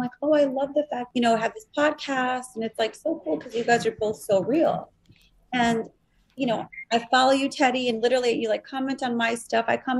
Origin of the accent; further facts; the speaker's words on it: Chicago, Illinois, United States; I'm from Chicago. I'm good for it, but.